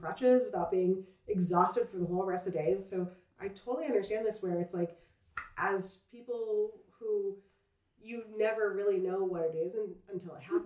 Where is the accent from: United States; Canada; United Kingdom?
United States; the South; And I'm from the South, so a lot of my friends went there.